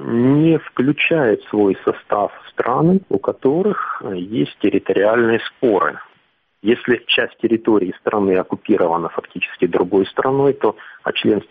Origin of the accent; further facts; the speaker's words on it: Russia; Нет, я бы не уехал из России. Это мое отечество